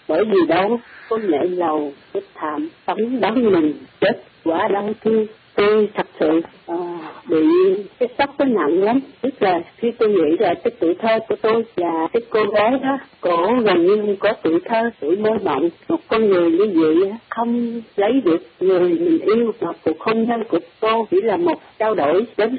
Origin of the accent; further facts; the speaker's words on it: Phung Hiep, Can Tho, Vietnam; tôi là người sinh trưởng ở Cần Thơ và tuổi thơ của tôi thì tôi sống ở Phụng Hiệp